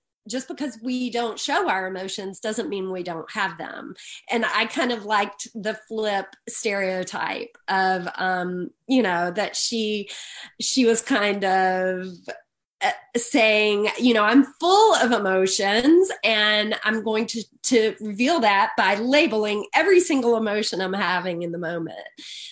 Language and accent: English; Birmingham, Alabama, United States; I grew up in Birmingham and I went to Auburn, War Eagle.